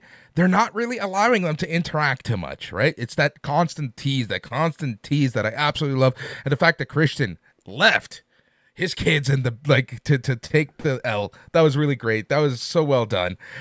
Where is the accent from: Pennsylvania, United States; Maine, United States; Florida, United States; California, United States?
California, United States; But I'm from Southern California, FYI.